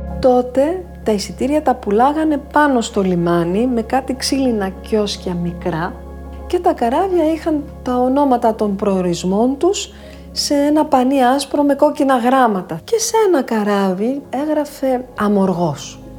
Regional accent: Paris, Île-de-France, France; Εγώ γεννήθηκα στη Γαλλία, στο Παρίσι μεγάλωσα.

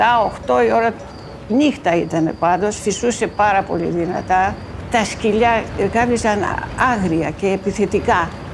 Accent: Charakas, Attica, Greece; also born or lived in Koropi; Τα παιδικά μου χρόνια από τότε που γεννήθηκα μέχρι 7 ετών έζησα εδώ στο Χάρακα.

